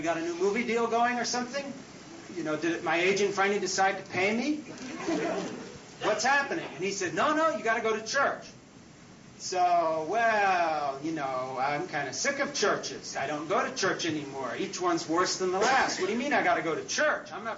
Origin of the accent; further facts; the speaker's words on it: Switzerland; also born or lived in Newburyport; now in United States; Because I was brought up in Switzerland, and the furthest east I decided to live was Newburyport, Mass., which is clinging to the Atlantic coast.